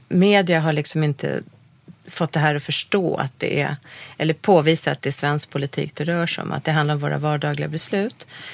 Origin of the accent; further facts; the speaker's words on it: Sweden; Jag tror inte att de lyssnade på oss för att vi är svenskar.